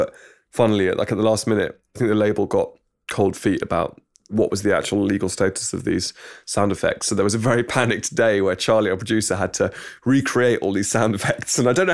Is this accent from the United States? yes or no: no; England, United Kingdom; You know, growing up in England, I don't know, you watch a lot of American TV and films and stuff